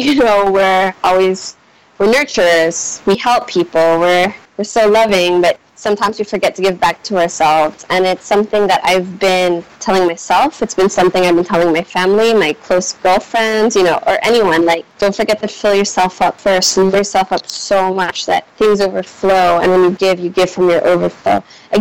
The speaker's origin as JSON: {"language": "English", "country": "Philippines", "tie": "born or raised there", "said": "I grew up in the Philippines and I never studied abroad, and I never went to like a university abroad."}